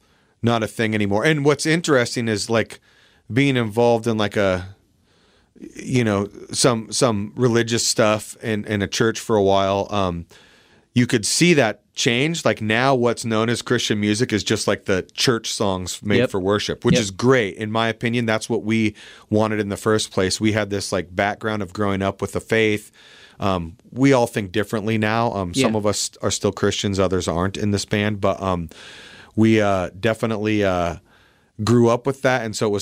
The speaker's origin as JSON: {"language": "English", "town": "Port Angeles", "region": "Washington", "country": "United States", "tie": "born or raised there", "said": "We grew up in Port Angeles, mm-hmm."}